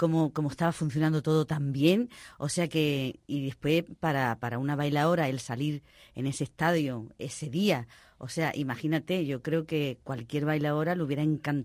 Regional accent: Seville, Andalusia, Spain; ejerzo de andaluza y ejerzo de sevillana porque yo siempre lo primero que digo que soy de Sevilla, donde está el manantial del arte

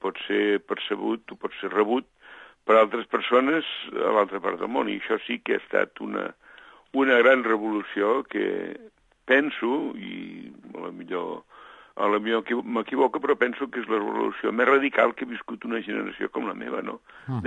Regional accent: Catalonia, Spain; jo soc de l'Urgell, però més o menys venim del mateix lloc.

